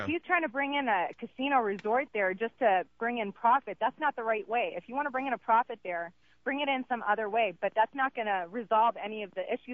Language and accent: English; Iraq; Chaldean is a Catholic Arab. I'm from Iraq.